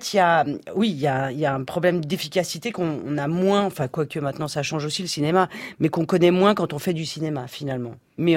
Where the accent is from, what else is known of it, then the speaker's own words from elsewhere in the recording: France; Ils adorent que je sois très française. Je pense que si je perdais mon accent, ils seraient super déçus.